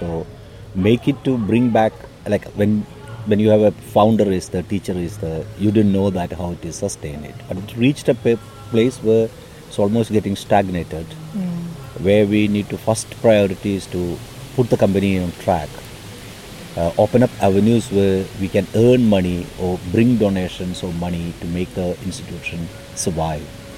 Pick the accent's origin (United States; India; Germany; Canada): India; Kerala; And I come from Kerala, where it's like our upbringing is a rational, reasonable, left-wing, argumentative.